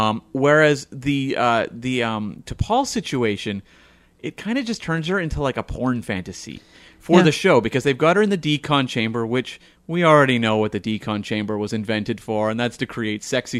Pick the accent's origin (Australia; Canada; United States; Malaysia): Canada; because we're Canadian, same thing kind of up here